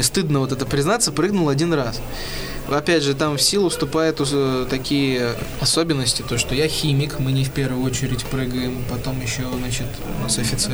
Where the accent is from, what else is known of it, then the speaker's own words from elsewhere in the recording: Moscow, Russia; а я всю жизнь, стоит отметить, жил в Москве и до этого как-то выезжал там немного